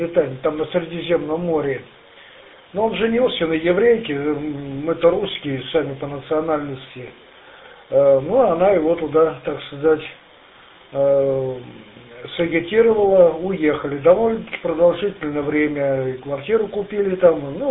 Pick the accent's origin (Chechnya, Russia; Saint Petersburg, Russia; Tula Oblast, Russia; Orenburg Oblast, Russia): Tula Oblast, Russia; Venyov; Да нет, я коренной туляк, коренной веневец. Наш город очень древний город.